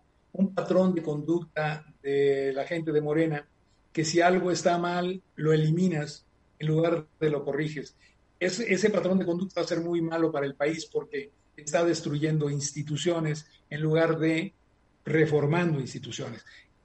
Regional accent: San Luis Potosí, Mexico; Yo soy de San Luis Potosí y uno de los problemas es que vives en una sociedad que es muy pequeña entre sí

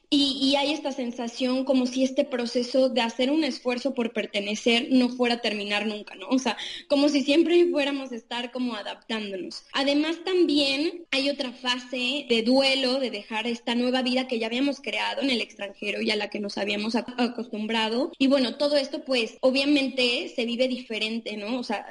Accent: Mexico; moved away; desde que llegué de México

